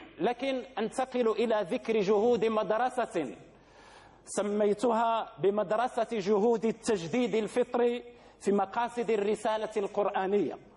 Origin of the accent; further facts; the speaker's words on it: Morocco; في بلدنا المغرب